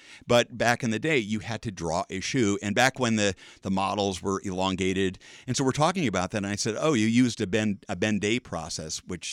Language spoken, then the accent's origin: English; Omaha, Nebraska, United States; So back in the day, growing up in South Omaha, my dad would go out to garage sales all over town. That's my first intro to getting around Omaha.